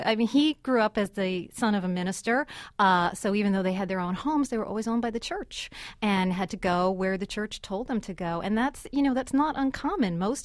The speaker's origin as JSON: {"language": "English", "town": "Jersey City", "region": "New Jersey", "country": "United States", "tie": "born or raised there", "said": "I grew up in Jersey City, New Jersey. I grew up without a dad."}